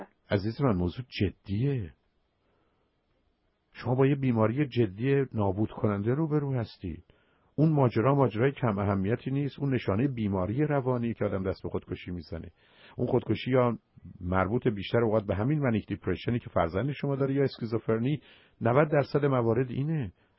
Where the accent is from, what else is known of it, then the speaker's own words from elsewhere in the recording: Iran; ما ایرانی هستیم.